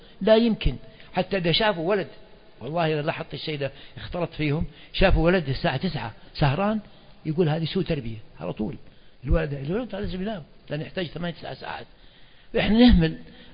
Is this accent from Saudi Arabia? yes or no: yes; Saudi Arabia; وأنا متأكد الكلام هذا كان بحكم إحنا سعوديين وكذا، طيارين مقاتلين